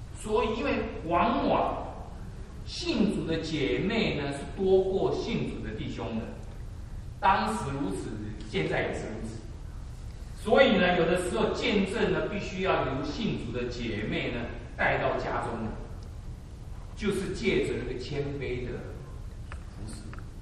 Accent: Taiwan; 我在台湾成长，我们台湾有一句话，可能不只是台湾，就是狗眼看人低

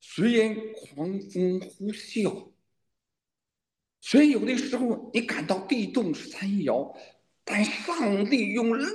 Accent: China; 坦率讲，作为一个中国人，我非常喜欢中国的诗篇。

